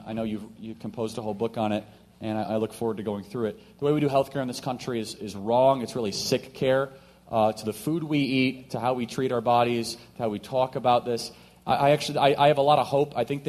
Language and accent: English; Illinois, United States; Yeah, so I come from Illinois, so I have sympathy on both sides of this because Illinois is very similar to Washington.